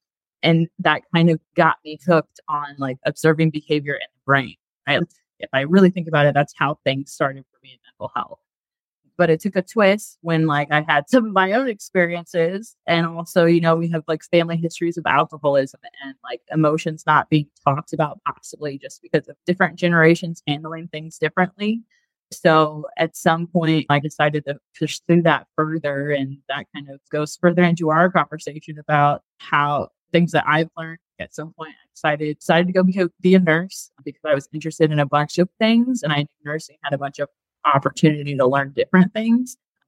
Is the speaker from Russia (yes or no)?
no; Indiana, United States; Yeah, I'm a Hoosier. I'm born and raised in Indiana and from a family of five.